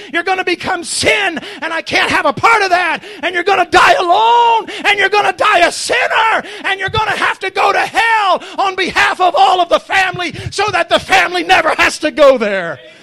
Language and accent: English; the South, United States; I'm from the South. We expect voluminous amens.